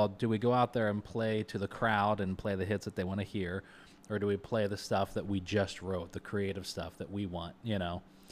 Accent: Kentucky, United States; also born or lived in Texas / California / Ohio; I grew up in Kentucky, lived in Texas, lived in California for a really short time. I've lived in Southern Ohio.

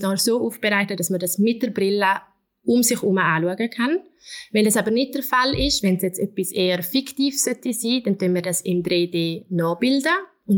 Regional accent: Chur, Graubünden, Switzerland; ich komme aus Chur

